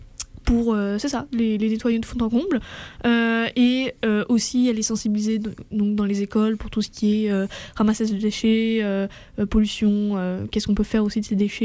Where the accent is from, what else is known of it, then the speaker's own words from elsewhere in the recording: France; now in Sherbrooke, Canada; je suis française, si on l'entend bien.